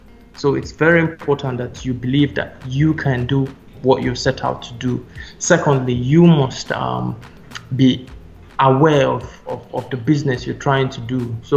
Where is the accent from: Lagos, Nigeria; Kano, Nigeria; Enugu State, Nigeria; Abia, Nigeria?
Enugu State, Nigeria; I'm from Enugu State. Enugu State is in the eastern part of Nigeria, and I'm 27 years old.